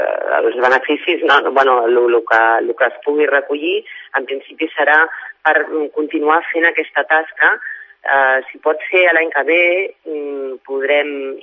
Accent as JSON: {"language": "Catalan", "town": "Sant Cugat", "region": "Catalonia", "country": "Spain", "said": "jo soc de Sant Cugat"}